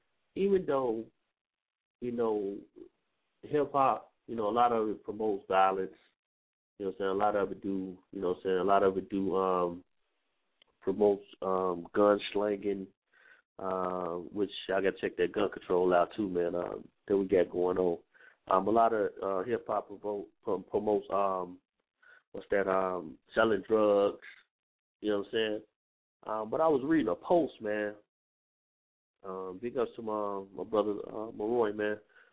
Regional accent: Chicago, Illinois, United States; I tell you what, we're not just going to do just Chicago, man, though we are from Chicago.

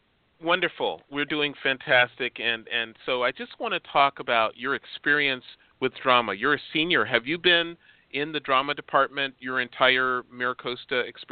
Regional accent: Chicago, Illinois, United States; I'm from Chicago, so it was Second City in Chicago was a huge influence on many of the performers for Saturday Night Live in particular.

